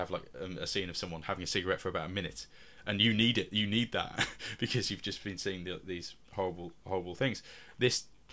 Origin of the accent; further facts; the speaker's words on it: United Kingdom; even though I'm British, it makes you want him to get there.